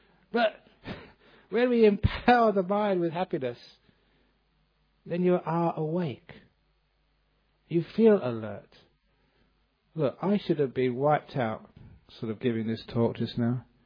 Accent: England, United Kingdom; Maybe it's because I came from England, because in England we always have a tea break in the morning, a tea break in the afternoon, and any other excuse for a tea break.

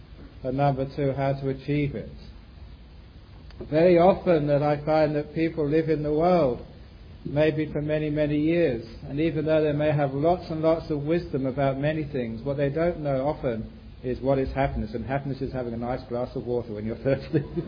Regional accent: England, United Kingdom; And even as a young Buddhist growing up in England

